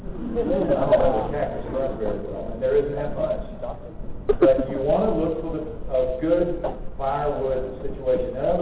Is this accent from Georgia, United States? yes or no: yes; Georgia, United States; moved away; I was born and raised in Georgia, where it's real hot. So we live within 100 miles of Canada